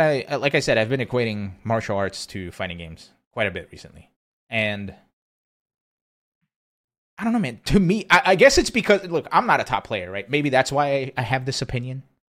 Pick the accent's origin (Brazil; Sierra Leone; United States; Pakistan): Brazil; I grew up in Brazil, right? So I was watching Senna do his thing at the time, Ayrton Senna.